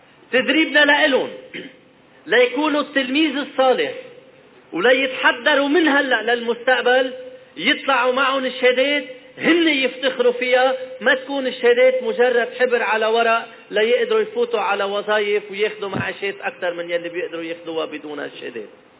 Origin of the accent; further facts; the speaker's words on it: Lebanon; هالمؤسسة يلي نحن كلبنانيين وقت يلي منفقدها منكون فقدنا آخر شيء تبقى لنا بعد 6 سنوات حرب.